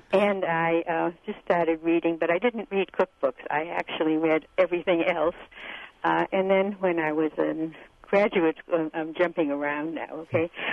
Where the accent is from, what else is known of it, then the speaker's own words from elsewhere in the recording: Boston, Massachusetts, United States; I grew up in Boston in a Jewish household, and so I went to the library at Cornell, which, of course, had everything